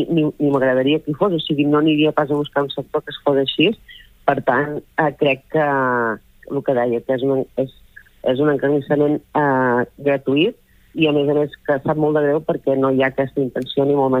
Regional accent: Begur, Catalonia, Spain; dubto que hi hagi ningú de les plataformes que s'estimi tan Begur com el pugui estimar jo. Per tant, cuidaré el meu poble tot el màxim que pugui.

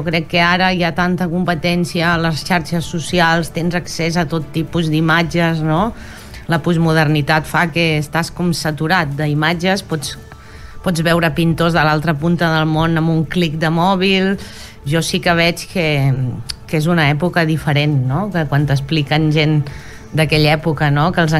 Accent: Palamós, Catalonia, Spain; also born or lived in Barcelona; jo sóc de Palamós de tota la vida, però havia viscut a Barcelona molts anys, i al tornar aquí

